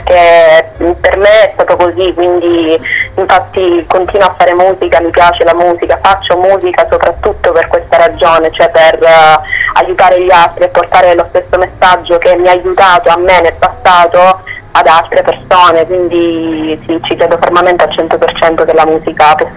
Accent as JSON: {"language": "Italian", "region": "Sicily", "country": "Italy", "said": "cose comunque antiche che rispecchiano la mia terra, è una parte fondamentale che è giusto che anche i giovani d'oggi sappiano, quindi la storia della Sicilia"}